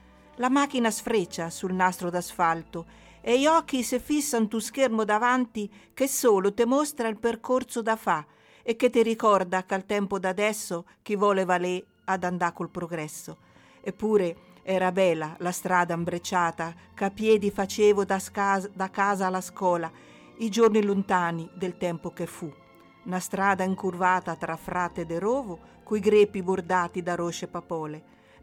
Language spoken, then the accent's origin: Italian; Jesi, Marche, Italy; Io sono nata a Iesi.